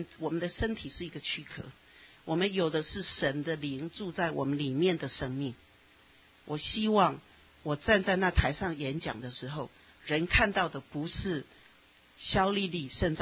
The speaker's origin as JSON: {"language": "Chinese", "country": "China", "said": "还有哈，我们中国人，我们自己基督徒，我们团契的话很重要，准时。"}